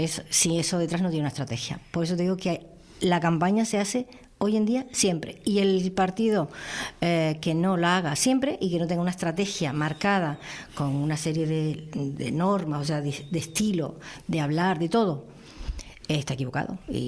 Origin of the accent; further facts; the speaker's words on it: Icod de los Vinos, Canary Islands, Spain; Al ayuntamiento de mi pueblo, de ICOD, y se presentaba un partido local, que mi hermano estaba dentro de la lista, el último de la lista estaba, y lo hacían en una carpintería. Yo era una niña y fui acompañando